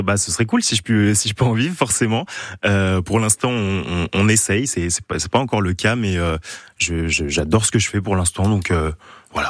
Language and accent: French; Strasbourg, Grand Est, France; J'ai grandi à Strasbourg et maintenant mes parents sont sur Enheim, donc voilà, toujours un peu dans le coin.